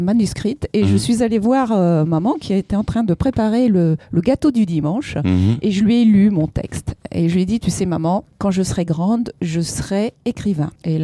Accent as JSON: {"language": "French", "region": "Nouvelle-Aquitaine", "country": "France", "said": "Je viens de la Charente-Maritime."}